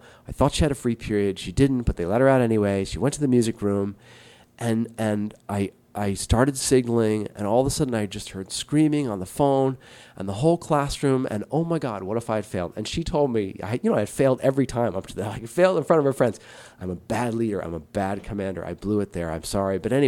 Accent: New York, United States; And I'm sure a New Yorker, I was born in this island, Manhattan, will say, oh, look, New York's the best place.

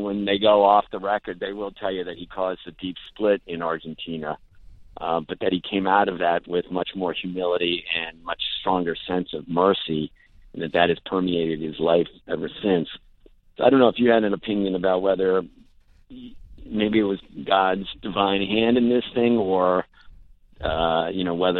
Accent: United States; As an American who has been in political races and has been involved in politics at both federal and state level

